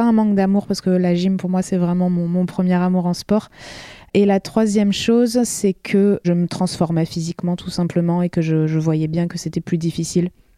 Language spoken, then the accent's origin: French; La Rochelle, Nouvelle-Aquitaine, France; je suis originaire de La Rochelle. Et à La Rochelle, pour ceux qui connaissent, la voiture est assez... proscrite et tout se fait à vélo. Donc en fait, depuis gamine, je fais tout à vélo.